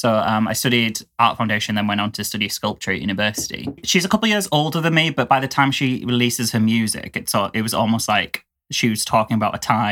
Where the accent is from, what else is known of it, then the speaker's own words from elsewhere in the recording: Middlesbrough, North East England, United Kingdom; the northeast of England. For those American fans out there that are going, what is that accent? I'm from Middlesbrough.